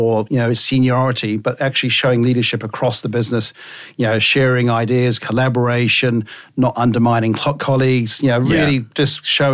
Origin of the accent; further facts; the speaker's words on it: New Zealand; Being a Kiwi